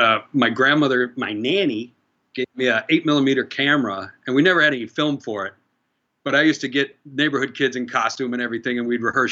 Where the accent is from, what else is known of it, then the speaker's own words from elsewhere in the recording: Ohio, United States; I'm originally from Ohio. Where I lived in Ohio, the high school didn't have a theater.